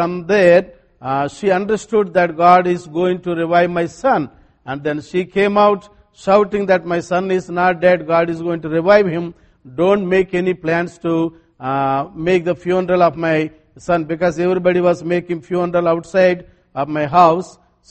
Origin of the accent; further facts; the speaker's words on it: India; English is a second language; my accent and my vocabulary are a little different. I love to stay in the Keystone village town. You don't call it village. We call it villages. Small towns are called villages in India.